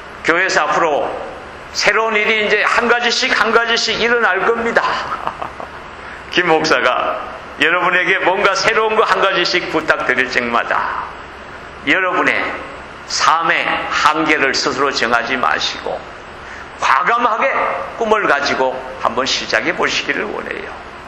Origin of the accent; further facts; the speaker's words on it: South Korea; 이 와중에 이름을 내기가 이 한국인으로서는 거의 불가능합니다.